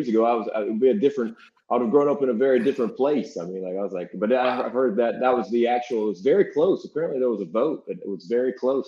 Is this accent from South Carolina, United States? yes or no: yes; South Carolina, United States; I grew up in South Carolina and this is home.